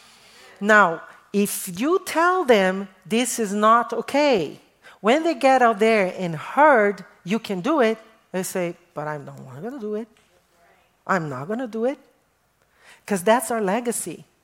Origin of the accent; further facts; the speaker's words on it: Brazil; English is a second language; When I was growing up in Brazil, rules and expectations were completely different than now.